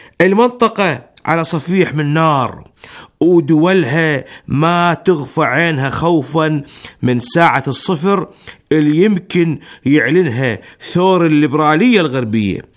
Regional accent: Iraq; now in Iran; أنا كعراقي مقيم بالجمهورية الإسلامية

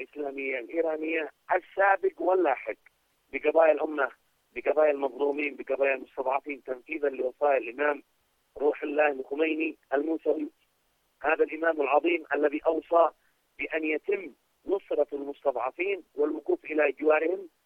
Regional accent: Yemen; ونحن من اليمن، من يمن الإيمان والحكمة، من يمن الصمود

